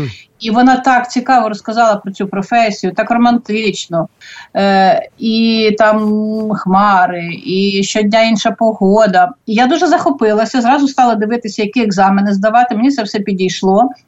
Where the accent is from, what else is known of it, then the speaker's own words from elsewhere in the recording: Kopaihorod, Vinnytsia Oblast, Ukraine; born there; also born or lived in Kyiv; Україна, бо мама з Полтавщини, тато з Львівщини, з гір, з Карпат, Славська. Але я справді народилася у Вінницькій області, Барський район, селище Копайгород.